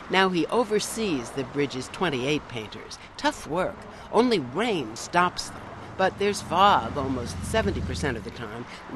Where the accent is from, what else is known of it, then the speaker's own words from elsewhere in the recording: New York, United States; which I, growing up in New York, always thought was the color of gold.